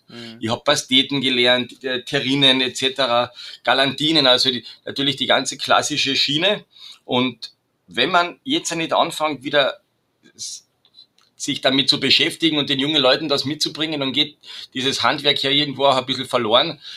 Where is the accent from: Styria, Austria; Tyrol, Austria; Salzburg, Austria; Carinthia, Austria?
Carinthia, Austria; Ich bin ein gebürtiger Trautaler.